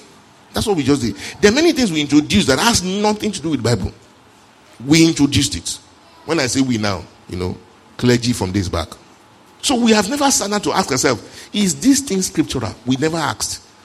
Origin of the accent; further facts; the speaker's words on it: Nigeria; I'm a Catholic, but I'm not a Roman Catholic. I'm a Nigerian Catholic.